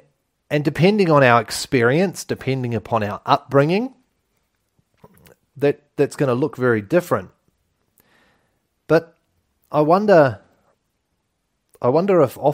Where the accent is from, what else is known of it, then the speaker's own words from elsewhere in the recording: New Zealand; we hail from New Zealand, the mightiest country in the world. Really south.